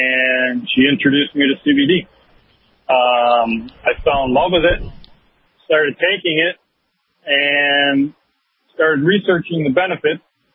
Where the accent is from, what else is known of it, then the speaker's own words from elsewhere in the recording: Chicago, Illinois, United States; So I'm from the Chicago area at the time.